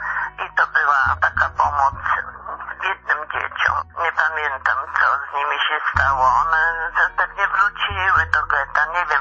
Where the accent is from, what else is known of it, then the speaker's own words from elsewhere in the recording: Warsaw, Masovian Voivodeship, Poland; Jestem rodowitą warszawianką.